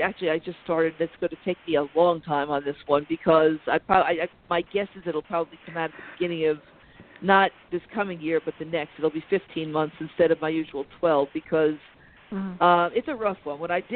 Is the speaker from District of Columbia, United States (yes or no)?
no; New York, United States; because I'm from Westchester County, New York.